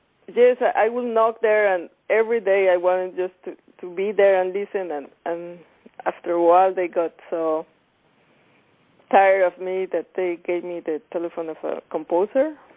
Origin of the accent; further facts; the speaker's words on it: Coyoacán, Mexico City, Mexico; And I grew up in Coyoacán. It's a very nice neighborhood. It's like a small town inside Mexico City. And before it was even more like a small town.